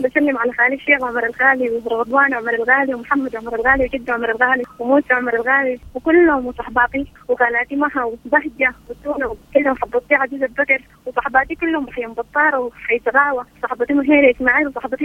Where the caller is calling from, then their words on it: Al Hasaheisa, Gezira, Sudan; أنا أساسا والله والدتي من كبكابية وأبوي من شندي، ساكنين في الحصحيص لي 4 سنة